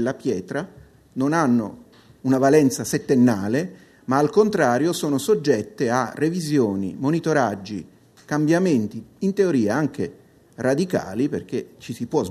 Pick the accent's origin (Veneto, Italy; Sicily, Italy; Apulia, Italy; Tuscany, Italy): Tuscany, Italy; io vengo dalla Toscana, mi diletto di questi paesaggi